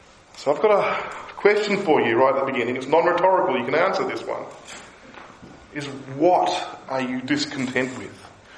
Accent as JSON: {"language": "English", "country": "Australia", "moved": "yes", "said": "they'll hear my funny accent and they'll ask where I'm from. And they'll say, are you visiting? I'll say, no, I live here. And they go, why? Why would you want to move from Australia to this place?"}